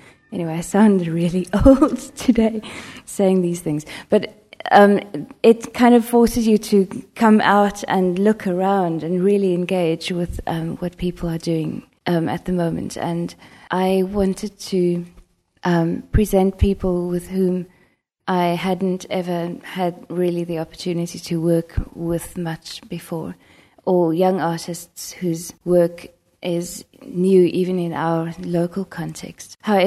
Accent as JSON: {"language": "English", "country": "South Africa", "said": "As a South African artist"}